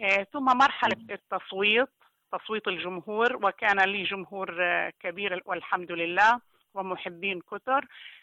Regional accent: Gaza Strip, Palestine; كفلسطينية عانت التحديات وتحدت الصعاب، فلسطينية من وسط الآلام، من وسط الحصار

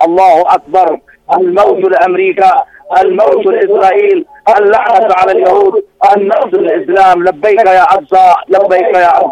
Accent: Yemen; يعني فعل القيادة وأوامر وتوجيهات القيادة عندنا في اليمن

